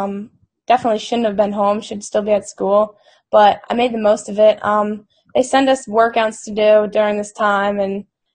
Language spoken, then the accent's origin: English; Cumberland, Maine, United States; Yeah, I was born and raised in Cumberland, Maine. I lived in the same house my entire life.